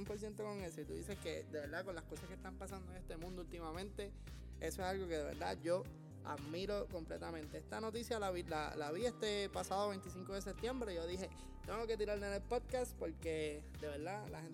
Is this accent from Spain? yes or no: no; Puerto Rico; Nosotros somos de Puerto Rico y estudiamos en la escuela pública de Puerto Rico